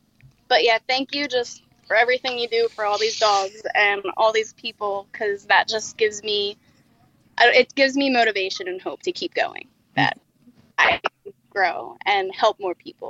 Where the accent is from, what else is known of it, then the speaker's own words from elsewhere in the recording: New Jersey, United States; moved away; Well, so I'm from New Jersey and I moved down here a couple years ago.